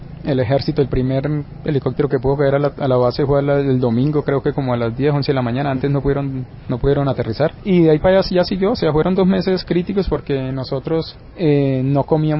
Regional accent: San José del Fragua, Caquetá, Colombia; al Caquetá, el cual era zona donde yo conocía, porque yo soy de San José del Fragua

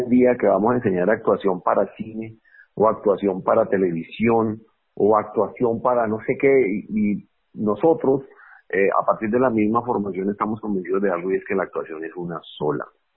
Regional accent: Tocaima, Cundinamarca, Colombia; yo soy de Tocaima, de un pueblo aquí como a 2 horas de Bogotá.

